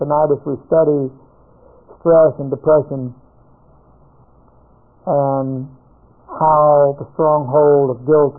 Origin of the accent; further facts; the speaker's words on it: India; moved away as an adult; now in United States; I came from India to the United States on a tourist visa in 95 with the intention of getting my daughter married.